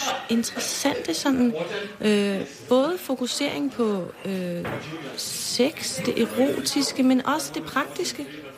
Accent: Copenhagen, Capital Region of Denmark, Denmark; Det kan godt være, at du er fra Jylland, og jeg er fra København

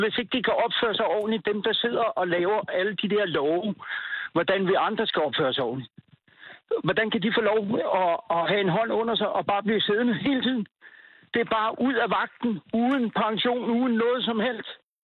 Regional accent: Borup, Zealand, Denmark; og jeg er fra Borup.

